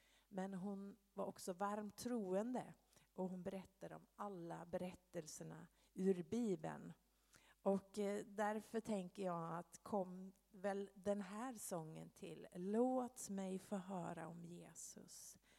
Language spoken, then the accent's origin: Swedish; Sandviken, Gävleborg County, Sweden; now in Arvika, Sweden; innan det så är jag född och uppvuxen i Sandviken i Gästrikland. Så jag har inte riktigt den fina värmländskan som David har.